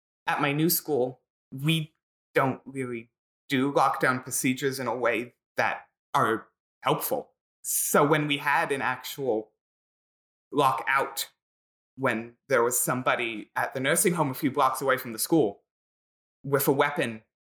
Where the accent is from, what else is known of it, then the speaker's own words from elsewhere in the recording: Philadelphia, Pennsylvania, United States; Yeah, I grew up and live in Philadelphia in like a neighborhood on the verge of gun violence.